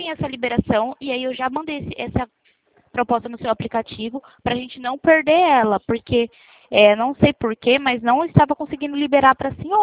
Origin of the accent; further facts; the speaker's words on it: Presidente Prudente, São Paulo, Brazil; Eu sou de Prudente